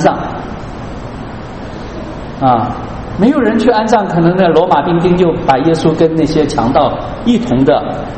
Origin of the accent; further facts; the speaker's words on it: China; 所以在中国农村很多时候是这样的啊，我们在以前老家就看到说